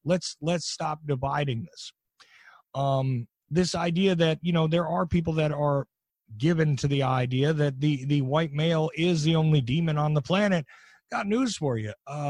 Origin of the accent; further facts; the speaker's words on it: United States; So personally, look, I'm Irish and Sicilian. Of course, I'm American, but my ethnic roots are like that.